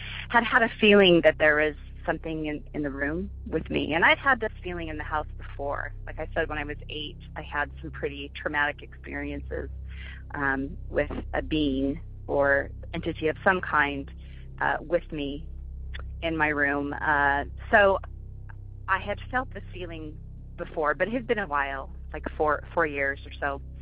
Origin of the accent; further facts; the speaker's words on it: Idaho Falls, Idaho, United States; I have a story from when I was growing up in Idaho Falls, Idaho.